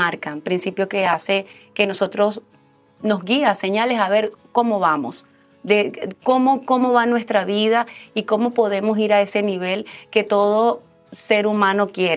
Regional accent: Venezuela; now in Miami, United States; Yo soy venezolana. Tengo desde el 2014, vine a vivir aquí a Estados Unidos, a Miami.

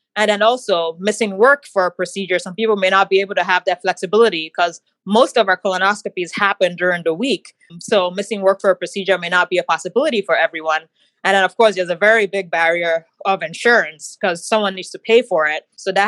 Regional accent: Nigeria; So I'm actually a Nigerian. So my favorite food is a Nigerian food called jollof rice.

